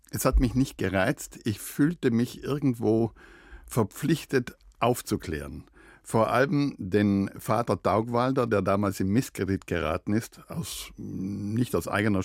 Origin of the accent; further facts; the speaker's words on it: Trentino-Alto Adige, Italy; Ich bin ja Südtiroler und damit italienischer Staatsbürger.